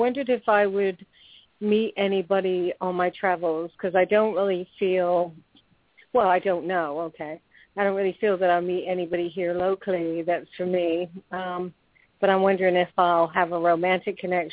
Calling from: Florida, United States; I'm calling from Florida.

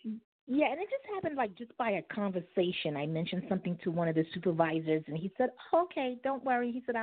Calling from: Brooklyn, New York, United States; I'm calling from Brooklyn.

